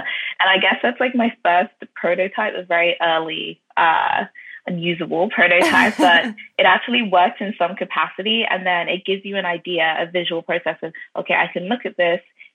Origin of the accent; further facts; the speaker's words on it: Ireland; also born or lived in London, England; London born, but I was raised in Ireland as well.